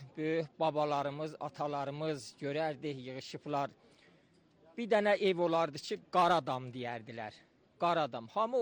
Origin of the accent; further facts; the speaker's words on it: Meshginshahr, Ardabil Province, Iran; sakini məhəllə Qərə Dərviş, Meşkin şəhər şəhərindən.